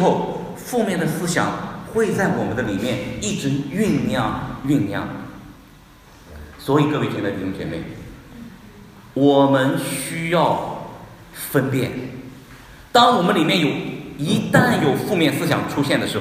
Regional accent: Wenzhou, Zhejiang, China; 我们温州人比较厉害

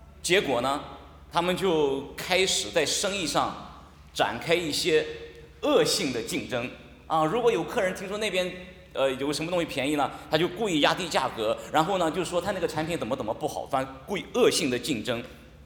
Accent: Qingdao, Shandong, China; 哦，那两个都是我们青岛人

